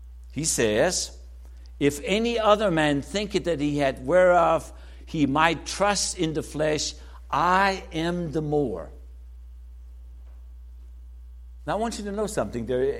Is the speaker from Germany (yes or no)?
yes; Germany; English is a second language; moved away as an adult; now in United States; And I just basically say, I'm from Germany. I came to this country when I was 19 and got married at 20.